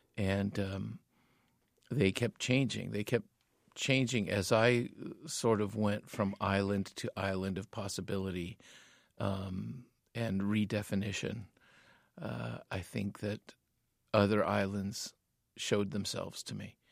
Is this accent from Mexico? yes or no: yes; Tijuana, Baja California, Mexico; now in United States; One of the rules was do not admit to anybody that we're from Tijuana.